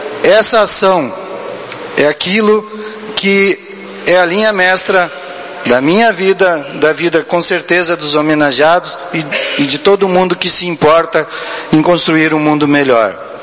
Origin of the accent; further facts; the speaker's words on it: Ijuí, Rio Grande do Sul, Brazil; also born or lived in Augusto Pestana; Então, sempre quando saio daqui, que me perguntam onde é a minha terra é Ijuí. Apesar de ter vivido um bom tempo em Augusto Pestana